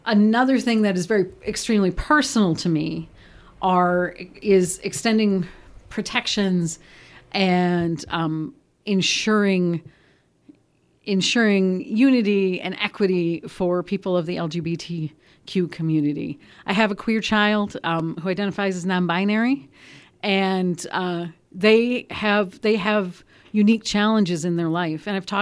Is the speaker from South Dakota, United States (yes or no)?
no; Wisconsin Rapids, Wisconsin, United States; But I was born here in Wisconsin Rapids, grew up here, went to school here, graduated from the UW at Marshfield.